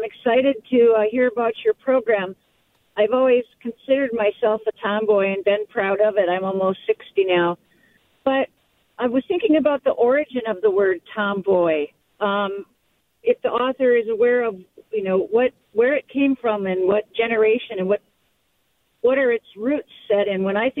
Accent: Eastman, Wisconsin, United States; I grew up in the Driftless area in Eastman, Wisconsin, and I remember that tornado that the author is talking about. And it's certainly one of the most beautiful parts of our state.

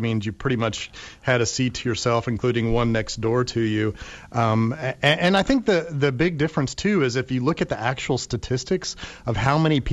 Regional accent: El Paso, Texas, United States; Actually, I was born and raised in El Paso, which is on one of the closest cities

